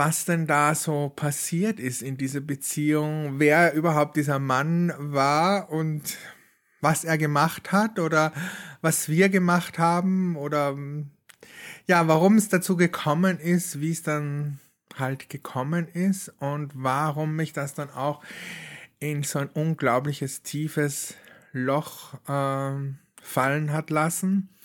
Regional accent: Austria; das, was so letzte Woche jetzt passiert ist bei uns in Österreich mit dem Schnee

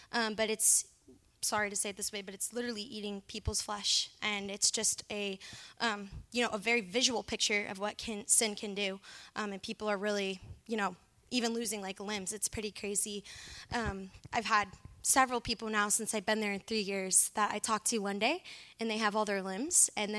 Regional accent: Harrisonburg, Virginia, United States; now in Philadelphia, United States; I'm actually originally from Harrisonburg, Virginia, in the Shenandoah Valley. I moved to Kensington, Philadelphia about 3 years now this summer.

